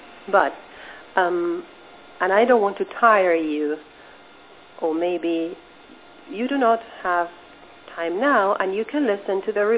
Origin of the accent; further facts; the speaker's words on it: Peru; I'm from Peru. I'm a Peruvian lawyer